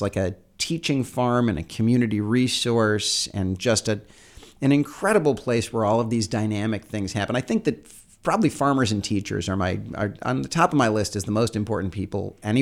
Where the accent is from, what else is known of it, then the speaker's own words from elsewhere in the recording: Wisconsin, United States; You know, I come from Wisconsin.